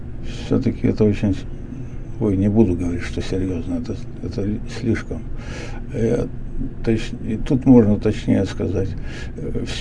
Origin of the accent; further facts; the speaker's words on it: Sverdlovsk Oblast, Russia; born there; Родился в Алапаевском районе Свердловской области, в одной из деревень.